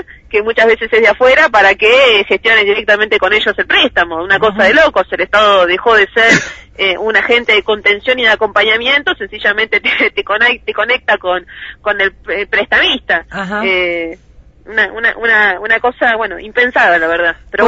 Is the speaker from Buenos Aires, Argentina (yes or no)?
no; General Roca, Río Negro, Argentina; yo soy de General Roca, es un uh-huh. municipio pujante.